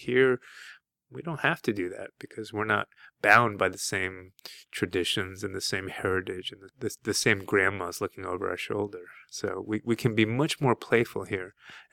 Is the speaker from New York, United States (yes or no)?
yes; Brooklyn, New York, United States; born there; I was born in Brooklyn. You know, I grew up watching The Simpsons.